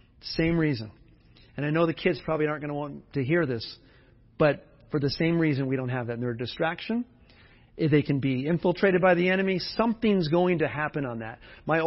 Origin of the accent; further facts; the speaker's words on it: California, United States; I grew up in Southern California.